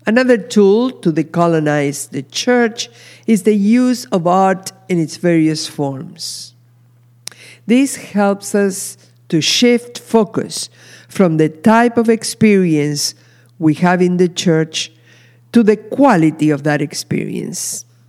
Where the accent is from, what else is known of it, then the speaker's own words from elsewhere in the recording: Argentina; I live in the diaspora, and so does Mandla, a member of our congregation. I'm from Argentina